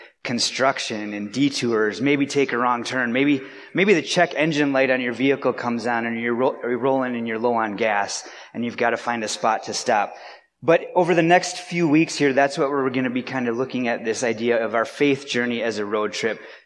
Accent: Wisconsin, United States; And so for me, growing up in Wisconsin, it was very similar to life here in the UP because we had very similar seasons, right?

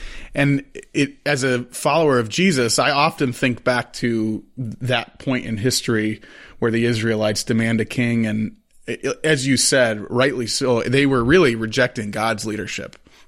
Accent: Illinois, United States; I grew up in Illinois, and it's very similar to Minnesota. Nothing was really allowed. But somehow we were close to the Wisconsin border, so we'd make a trip over most years.

